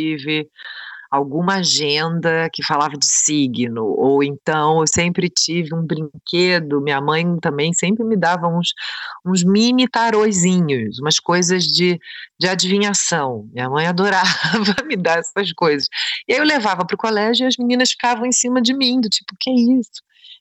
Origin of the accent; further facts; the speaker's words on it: Rio de Janeiro, Brazil; Não, é porque eu também sou do Rio.